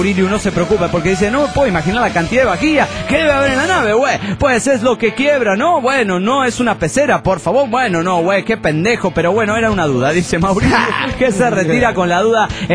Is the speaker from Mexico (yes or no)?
yes; Chiapas, Mexico; de Tus Lautier, Chiapas.